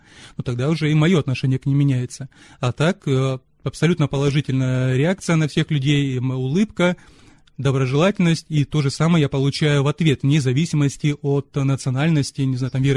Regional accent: Russia; потому что я русский, или потому что я приехал из СССР, да, из бывшего СССР.

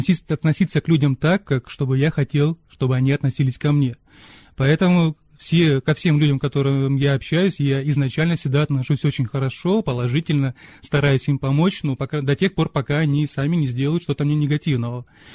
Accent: Russia; потому что я русский, или потому что я приехал из СССР, да, из бывшего СССР.

